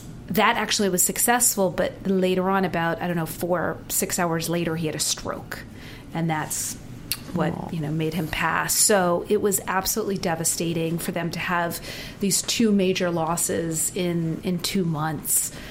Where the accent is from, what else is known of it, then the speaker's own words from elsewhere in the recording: East Coast, United States; I'm from the East Coast, so I flew back to the East Coast to be with her.